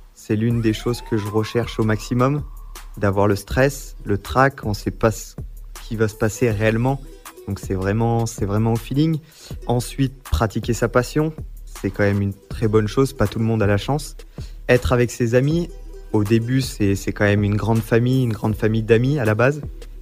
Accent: Auvergne-Rhône-Alpes, France; j'ai 18 ans, je suis originaire de la Chartreuse.

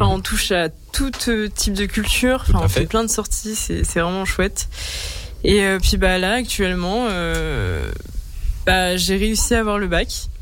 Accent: North, France; now in Grenoble, France; alors je viens du nord de la France de base, et je suis arrivée sur Grenoble.

